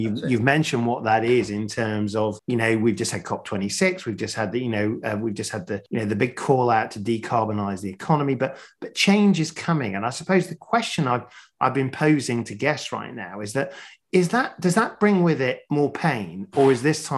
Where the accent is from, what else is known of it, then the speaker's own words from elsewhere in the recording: Sheffield, Yorkshire and the Humber, United Kingdom; So I grew up in Sheffield.